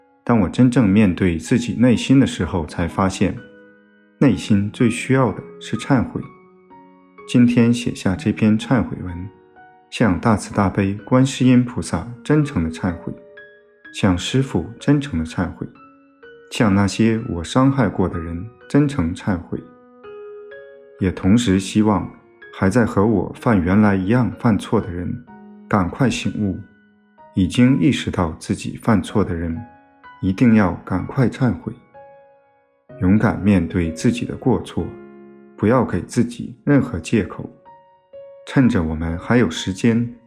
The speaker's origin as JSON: {"language": "Chinese", "region": "Guangxi", "country": "China", "said": "，一眨眼修行心灵法门有3年时间了"}